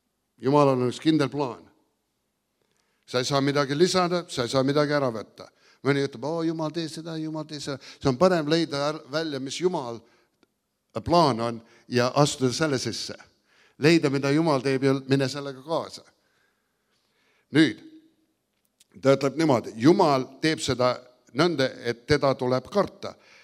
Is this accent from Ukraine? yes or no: no; Canada; Mina ka kasvasin Eestis, Kanadas ülesse ja mina pidan otsustama olla eestlane. Ma olin sündinud eestlane.